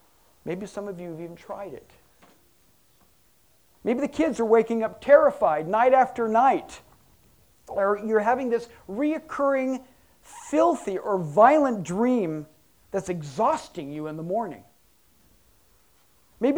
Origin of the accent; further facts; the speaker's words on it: United States; I am an American, and I do own guns